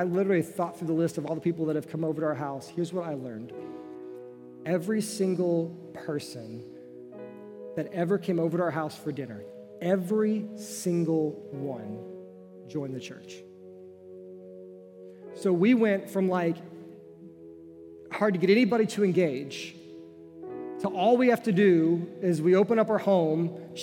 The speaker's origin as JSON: {"language": "English", "region": "Nebraska", "country": "United States", "tie": "born or raised there", "said": "yeah, I grew up in Nebraska, you know?"}